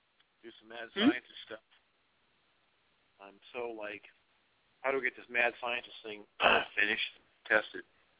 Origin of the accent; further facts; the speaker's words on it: Iowa, United States; also born or lived in Maryland; now in California, United States; No, I'm originally from Iowa, but I'm out in California now.